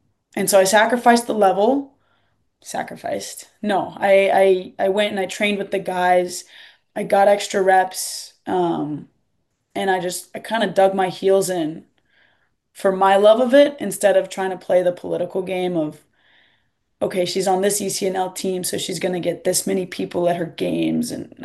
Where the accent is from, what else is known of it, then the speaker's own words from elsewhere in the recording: Richmond, Virginia, United States; I was from Richmond, Virginia. So kind of the big name, the big club there is Richmond Kickers.